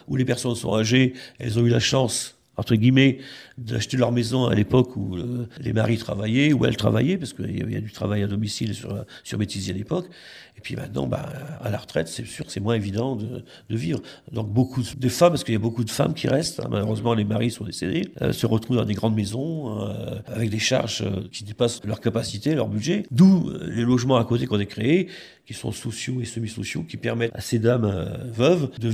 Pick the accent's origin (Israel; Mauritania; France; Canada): France; Paris, Île-de-France; born there; hein, donc voilà, je suis né en 1952 à Paris dans le 10e. Je ne suis pas un Parisien.